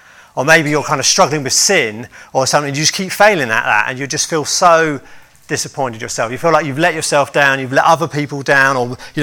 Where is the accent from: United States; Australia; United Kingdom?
United Kingdom; Now, I don't know, I'm British, I'm not used to all the heat